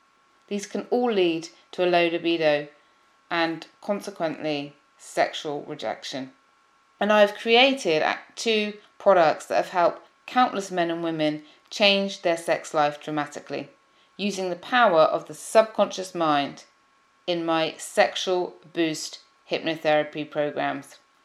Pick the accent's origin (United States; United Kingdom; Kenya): United Kingdom; Being a Brit, I found it difficult to even talk to my partner